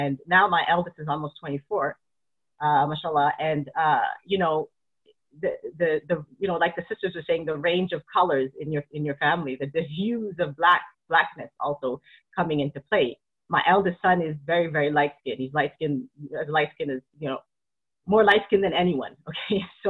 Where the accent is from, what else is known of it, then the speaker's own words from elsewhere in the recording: Canada; And so I grew up in the Canadian system, this Canadian school system.